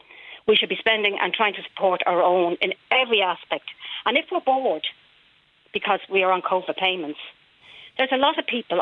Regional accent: Ireland; I think every citizen needs to stand up and say, I'm Irish. I will try and bring jobs back into our own country

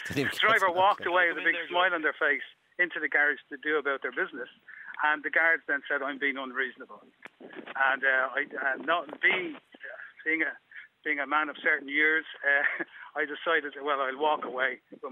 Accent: Ireland; we're Irish.

